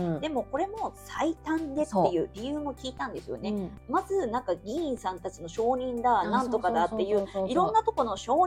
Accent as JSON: {"language": "Japanese", "region": "Oita", "country": "Japan", "tie": "born or raised there", "said": "私地元大分なんですけど"}